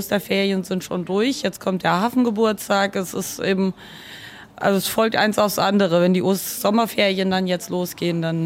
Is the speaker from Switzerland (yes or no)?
no; Hesse, Germany; now in Hamburg, Germany; Ich komme aus Oberhessen eigentlich.